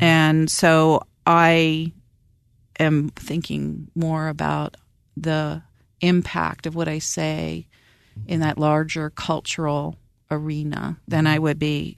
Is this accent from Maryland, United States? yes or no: yes; Baltimore, Maryland, United States; When I was little and, you know, growing up in the Methodist Church in Baltimore